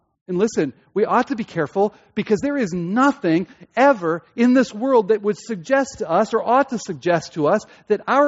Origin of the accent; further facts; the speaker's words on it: United States; May I say that we as American Christians have the difficulty, if I can say it that way, of luxury and comfort.